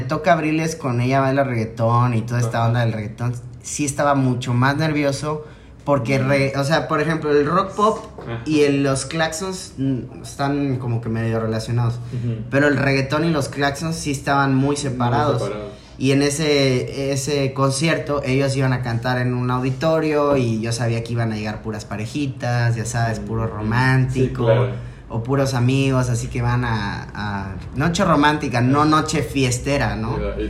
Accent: Chiapas, Mexico; O sea, esas experiencias siendo chiapaneco, cantar en otros estados

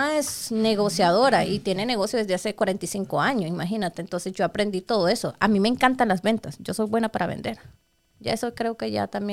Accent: El Salvador; ahorita como está en el país, en mi país, en El Salvador, la seguridad se siente.

